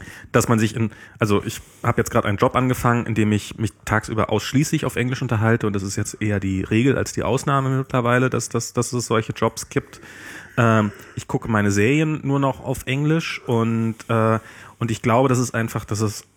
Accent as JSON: {"language": "German", "region": "East Germany", "country": "Germany", "said": "Ich bin Ossi."}